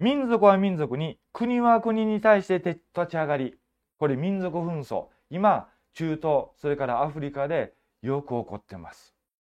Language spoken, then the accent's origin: Japanese; Osaka, Japan; accent: Osaka dialect; now in Kanto, Japan; そのおかげで大阪人である私は関東です。大阪弁で説教させていただいても違和感はないように感じてる。